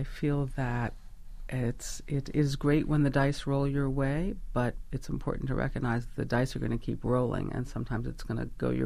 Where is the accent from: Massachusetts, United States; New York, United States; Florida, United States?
New York, United States; Great Neck; I grew up in Great Neck. I wish there was another better answer.